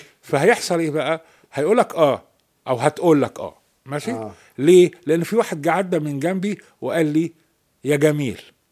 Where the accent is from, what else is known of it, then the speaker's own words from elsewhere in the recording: Egypt; طبعا احنا كمصريين بننبسط قوي من الكلام ده.